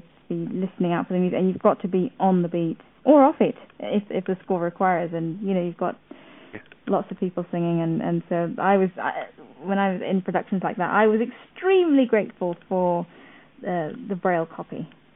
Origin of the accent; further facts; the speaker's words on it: Zambia; now in England, United Kingdom; I work and live between England and Ireland, and I'm originally from Zambia and Africa.